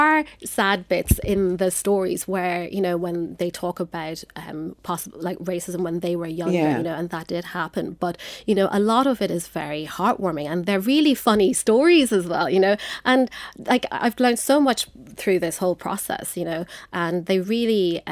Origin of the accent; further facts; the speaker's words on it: Ireland; I was growing up in Ireland, you know, there weren't that many Asian people around me, you know, so, and I went to the Gaeltacht when I was younger as well. So imagine like a Chinese girl going to a Gaeltacht and speaking Irish